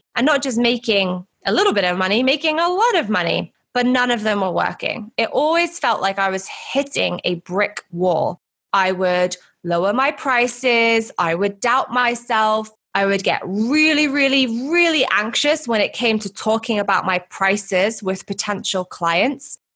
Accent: United Kingdom; now in Los Angeles, United States; So I'm originally from the UK. I hope you can tell by my accent, but I've lived in sunny Los Angeles for the past few years.

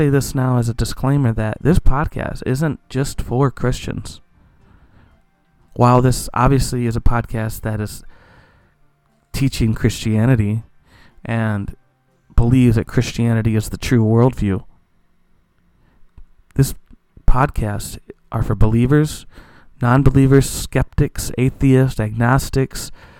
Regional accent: Flint, Michigan, United States; I'm coming from Flint, Michigan.

